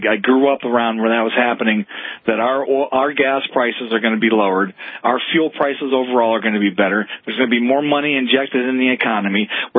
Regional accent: United States; That's who I am as an American.

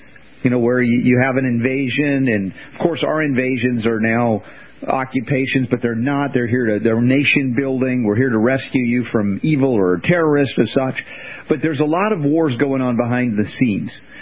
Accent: United States; As an American, there are things that I don't like about what has happened to the government of the United States

